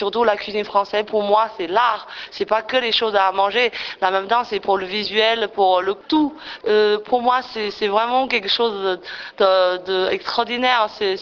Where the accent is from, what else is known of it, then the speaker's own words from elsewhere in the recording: Qingdao, Shandong, China; Je viens de Qingdao, province de Shandong, tout est de Chine.